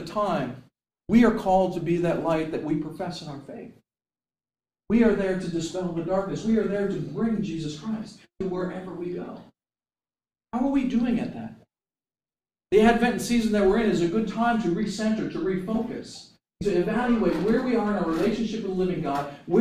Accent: New England, United States; Okay, I'm from New England. We don't hear lots of amens out there.

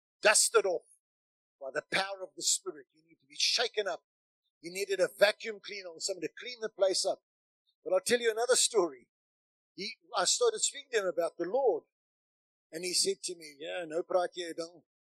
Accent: Grahamstown, Eastern Cape, South Africa; I was in Grahamstown, my hometown.

